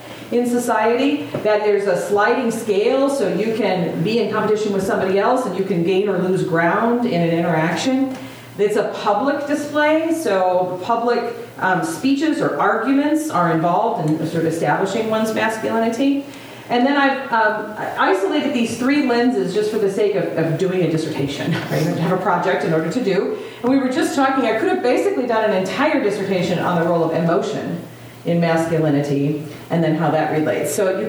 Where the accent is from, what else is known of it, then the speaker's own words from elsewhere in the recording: Iowa, United States; now in Fort Worth, United States; I'm from Iowa, but by way of PhD program and serving churches, ended up in Fort Worth, Texas.